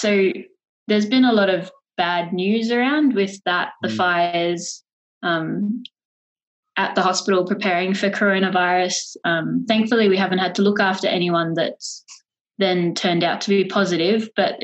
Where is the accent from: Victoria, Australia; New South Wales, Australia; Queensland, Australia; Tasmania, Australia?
New South Wales, Australia; So I grew up in the Inner West, which is only about a 20-minute drive from Auburn.